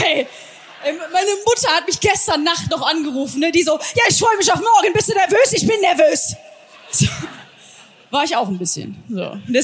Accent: Heinsberg, North Rhine-Westphalia, Germany; Ich komme aus Heinsberg.

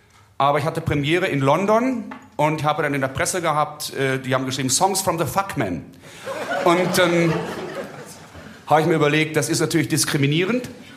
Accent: Braunschweig, Lower Saxony, Germany; Ich komme ja aus Braunschweig in Norddeutschland, Niedersachsen.

